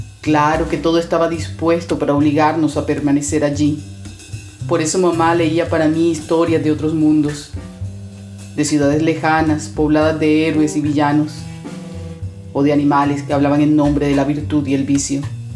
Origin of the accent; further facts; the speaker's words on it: Barranquilla, Atlántico, Colombia; born there; nací en Barranquilla, Colombia.